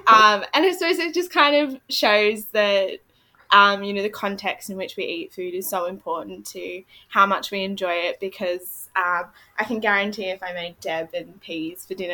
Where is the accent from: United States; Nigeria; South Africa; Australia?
Australia; Alice Springs, Northern Territory; having the experience of coming back to Alice Springs, which is my hometown, to complete my community nutrition.